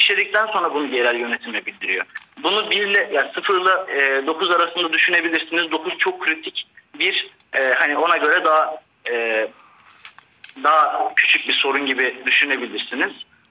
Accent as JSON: {"language": "Turkish", "region": "Gaziantep", "country": "Turkey", "said": "Ben Gaziantep'liyim."}